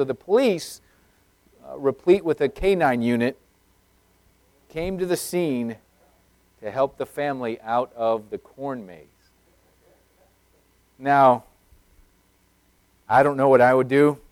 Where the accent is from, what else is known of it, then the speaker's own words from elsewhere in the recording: Arizona, United States; Even growing up in Arizona, I had learned how to plant corn.